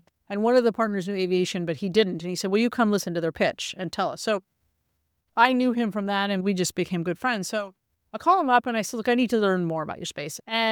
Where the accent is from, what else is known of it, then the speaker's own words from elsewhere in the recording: California, United States; I did grow up in the Bay Area, so I have one degree of separation from the startup ecosystem.